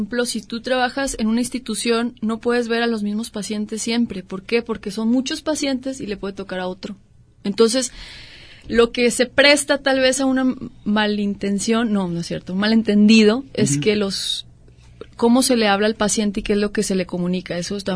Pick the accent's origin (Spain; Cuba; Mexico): Mexico; no sé si es porque somos mexicanos